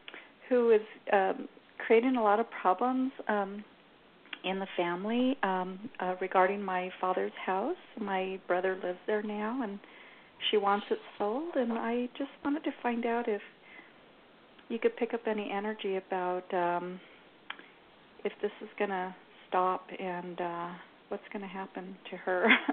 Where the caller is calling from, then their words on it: Southwest, United States; I'm here in the Southwest